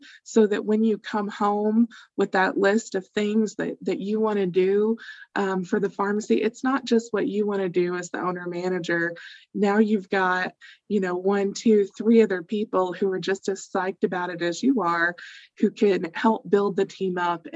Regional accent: Arkansas, United States; You know, Doug, you started off this call with a woo pig suey because I'm from Arkansas.

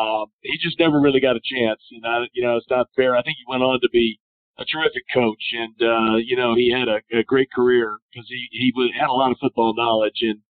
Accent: Santa Clara, California, United States; Stanford was 15 minutes from where I grew up in Santa Clara.

